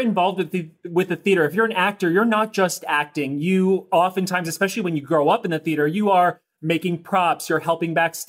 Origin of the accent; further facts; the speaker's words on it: Maryland, United States; born and raised right outside of D.C. in Maryland.